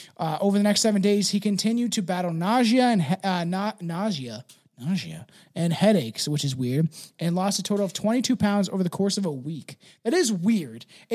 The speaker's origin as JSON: {"language": "English", "country": "Canada", "said": "I can't do a Canadian accent, which is so weird because I'm Canadian."}